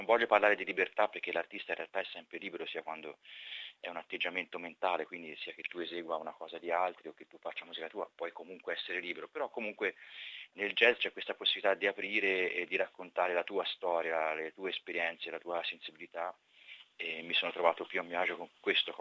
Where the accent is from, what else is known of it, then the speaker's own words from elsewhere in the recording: Livorno, Tuscany, Italy; è partito dalla stessa città da cui sto partendo io